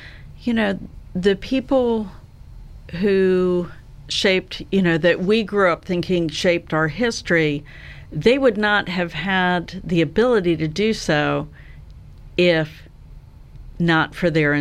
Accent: Maryland, United States; So, I grew up in Maryland, and we used to, I can't say that we traveled great distances when I was a kid

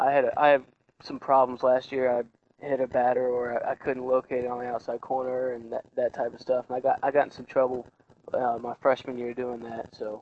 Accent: Mexico, Missouri, United States; I grew up in Mexico, Missouri. It's a small town down by Columbia, Missouri.

